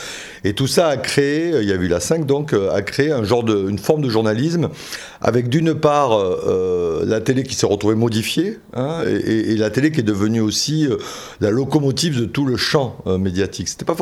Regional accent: Bordeaux, Nouvelle-Aquitaine, France; Moi, je suis de Bordeaux d'origine.

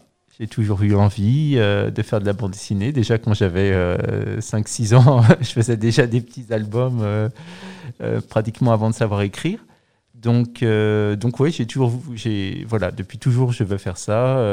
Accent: Paris, Île-de-France, France; Quand j'étais petit, j'habitais à Paris. Et donc, je prenais souvent le métro

